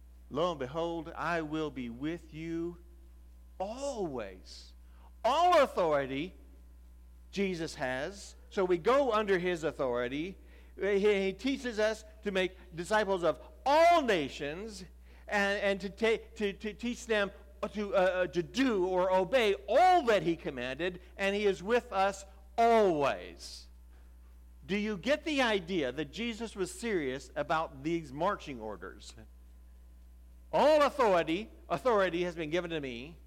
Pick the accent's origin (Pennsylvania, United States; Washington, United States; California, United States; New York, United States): Washington, United States; I grew up in Western Washington State, that is, not D.C. I grew up in Western Washington